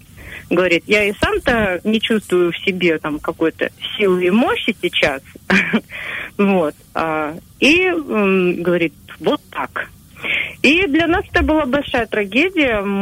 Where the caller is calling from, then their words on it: Krasnodar, Krasnodar Krai, Russia; я вам звоню из Краснодара.